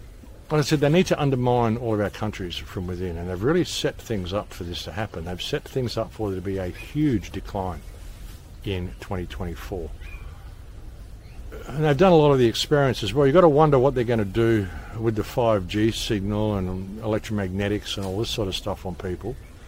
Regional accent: Adelaide, South Australia, Australia; But when I come from Adelaide, I was born in Adelaide.

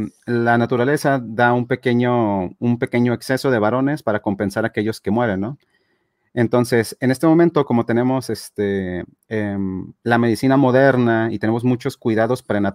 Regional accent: Mexico; aquí en mi país, en México

